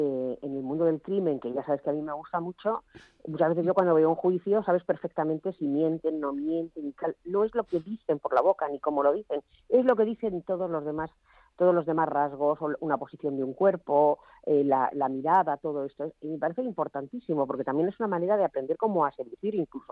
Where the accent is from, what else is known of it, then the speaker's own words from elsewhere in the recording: San Sebastián, Basque Country, Spain; Yo soy de Donostierra, ¿eh?